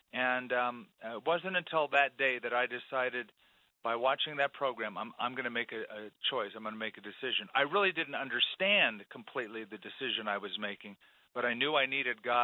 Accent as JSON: {"language": "English", "region": "California", "country": "United States", "tie": "born or raised there", "said": "You know, for me, I grew up a Roman Catholic. I grew up in Southern California."}